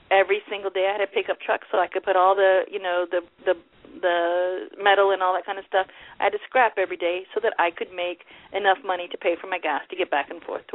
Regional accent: Michigan, United States; And it really, and I grew up in Michigan, actually.

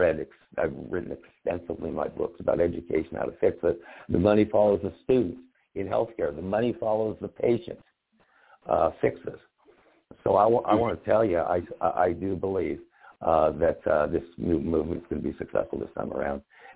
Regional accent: Montreal, Quebec, Canada; I grew up in Montreal.

